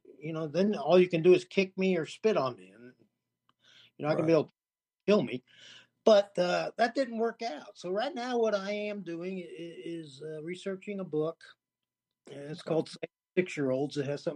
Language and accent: English; St. Louis, Missouri, United States; I'm from St. Louis, so I was going to run the St. Louis.